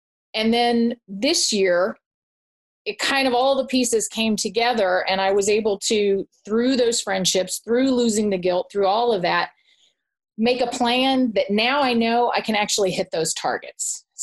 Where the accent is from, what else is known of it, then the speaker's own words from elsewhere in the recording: Tucson, Arizona, United States; I'm from Tucson, Arizona.